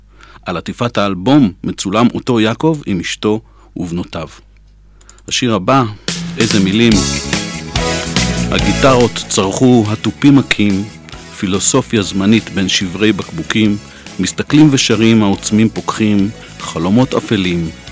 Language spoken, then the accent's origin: Hebrew; Russia; now in Tel Aviv, Israel; גם בתור עולה חדש מרוסיה וגם בתור חדש בתל אביב הרגשתי מותקף.